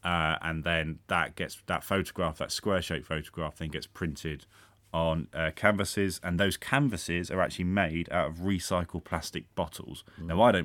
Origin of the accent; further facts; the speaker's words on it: Hartley, South East England, United Kingdom; I come from North Kent in Hartley.